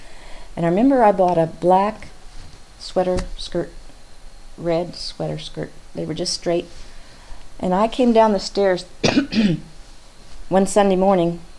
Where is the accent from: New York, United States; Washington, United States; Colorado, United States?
Colorado, United States; Alamosa; I grew up in Alamosa, went through the rest of the grade school, junior high and high school, and then I came back to Kansas.